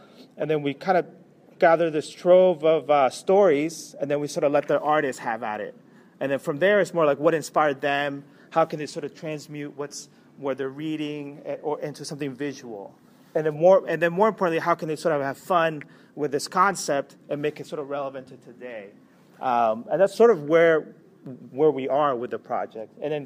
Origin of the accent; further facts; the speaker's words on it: Rockville, Maryland, United States; I also grew up in the area. So I went to high school in Rockville, Wooden High School. I grew up skateboarding in Rockville before there was this town center, so I know the area well.